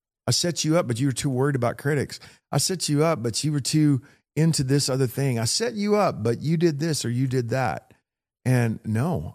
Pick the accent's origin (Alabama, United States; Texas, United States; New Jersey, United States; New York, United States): Texas, United States; I'm from Texas, man. I'm not from France.